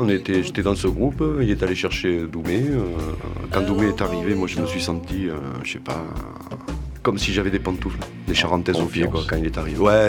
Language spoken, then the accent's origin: French; Montpellier, Occitanie, France; moved away; Je suis originaire de Montpellier, je me suis barré de là-bas parce que ça pue, ça fait du bruit.